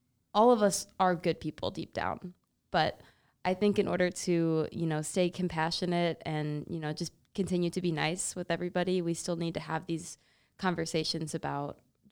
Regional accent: Missouri, United States; I came from Missouri, and my high school, like, I'm not going to lie, it was probably 99% white.

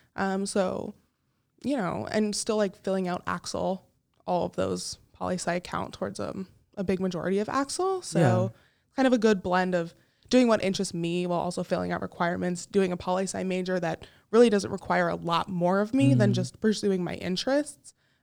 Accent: New York, United States; I'm from New York and a lot of people think that New York is super, super Jewish

